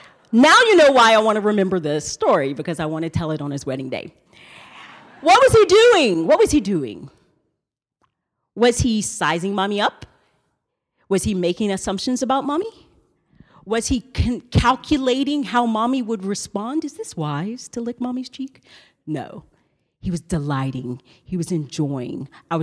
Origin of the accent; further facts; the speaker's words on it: the South, United States; I'm from the South, so I say y'all every now and then.